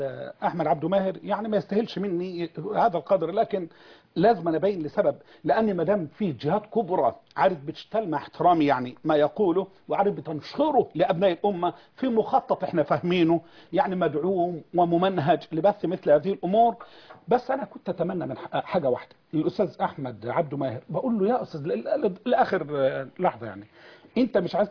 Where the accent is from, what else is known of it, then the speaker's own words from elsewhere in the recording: Egypt; أنا كنت متفرغ للرد على الطابور الخامس عندنا في مصر